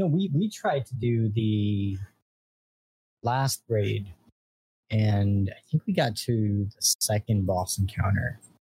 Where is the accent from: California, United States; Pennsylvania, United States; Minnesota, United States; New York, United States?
New York, United States; And I'm from New York, so I'm not too foreign to New Jersey.